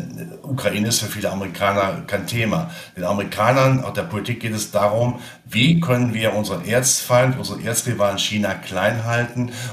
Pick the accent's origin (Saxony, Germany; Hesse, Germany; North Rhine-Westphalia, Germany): North Rhine-Westphalia, Germany; als Rheinländer